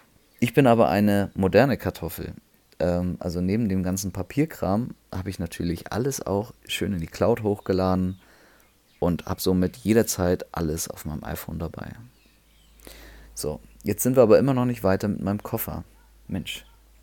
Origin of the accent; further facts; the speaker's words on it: Germany; Ach ja, ich bin Deutscher. Ich komme fast überall rein, so blöd es klingt.